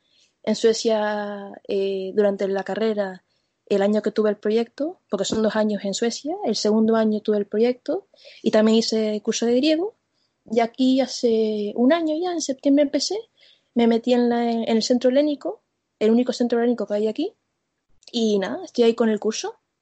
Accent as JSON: {"language": "Spanish", "region": "Canary Islands", "country": "Spain", "said": "yo diría que me adapto mucho al medio y no echo tanto de menos Canarias como, digamos, un canario. No un canario normal, pero yo creo que los canarios somos más, sí, me echamos mucho de menos la tierra, más arraigados."}